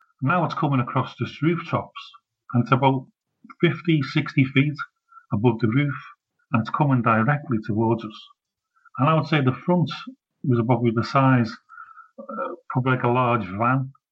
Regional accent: Liverpool, North West England, United Kingdom; now in Scotland, United Kingdom; I'm calling from Scotland now, yeah. I'm originally from Liverpool, but I live in Scotland now, yeah.

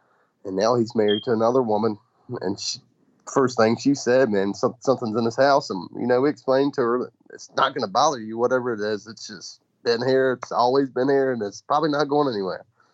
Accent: Waynesboro, United States; also born or lived in North Carolina; I grew up in Waynesboro. I moved to Waynesboro in 99, Christmas of 99, originally from North Carolina. And I moved here with my dad and my stepmom.

